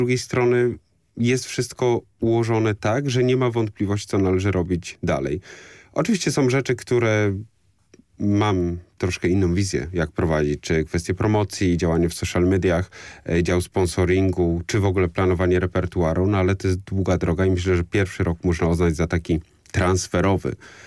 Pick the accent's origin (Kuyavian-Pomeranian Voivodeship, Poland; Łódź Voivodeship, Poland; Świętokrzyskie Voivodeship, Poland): Kuyavian-Pomeranian Voivodeship, Poland; Toruń; Po pierwsze, pochodzę z Torunia i mam zamiłowanie do miast, które mają i kulturę wieloletnią.